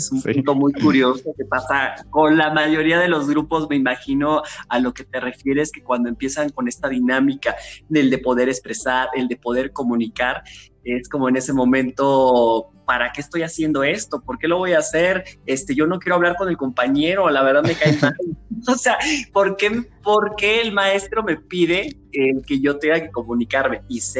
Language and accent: Spanish; Papantla, Veracruz, Mexico; soy un orgulloso y enamorado de mi tierra, de Papantla, Veracruz